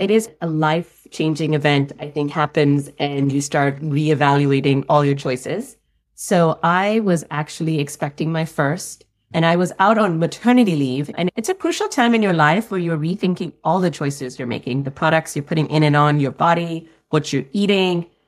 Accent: Pakistan; now in Los Angeles, United States; I'm originally from Pakistan.

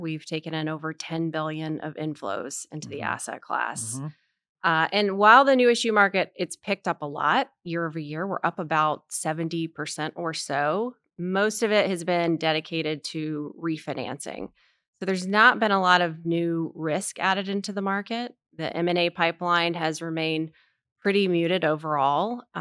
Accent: Charlotte, North Carolina, United States; But I grew up here locally in Charlotte, went to a gym here and competed for Clymer Gymnastics, which is no longer in existence.

